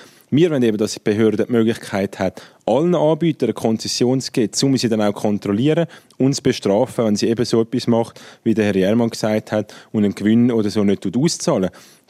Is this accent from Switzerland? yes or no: yes; Switzerland; wenn ich als Schweizer eine Firma gründe